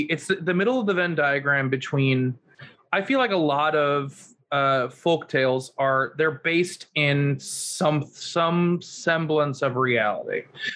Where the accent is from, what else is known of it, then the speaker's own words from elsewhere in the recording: Midwest, United States; I feel like growing up in the Midwest and stuff, like Johnny Appleseed was like, like we thought about Johnny Appleseed.